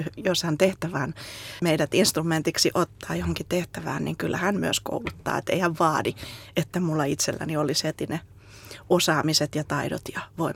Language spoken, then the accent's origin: Finnish; Helsinki, Uusimaa, Finland; Ja nyt asun ihan Helsingin keskustassa eduskuntatalon takana, eli näin keskustassa